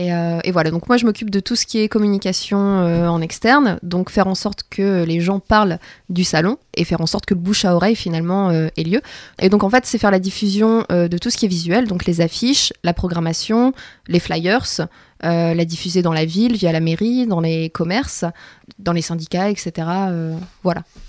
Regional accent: Hauts-de-France, France; now in Tournai, Belgium; je viens de l'Avesnois, enfin je suis originaire de l'Avesnois, mais sinon je vis en Belgique à Tournai.

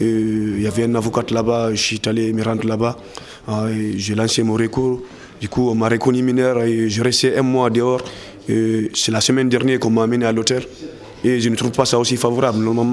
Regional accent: Guinea; now in Lille, France; Moi, je viens de la Guinée-Conakry.

